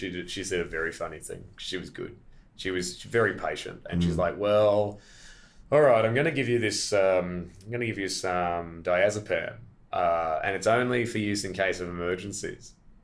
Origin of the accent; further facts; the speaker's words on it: Australia; because I was a visitor from Australia, so the idea of free Wi-Fi, what a boom, what a novelty.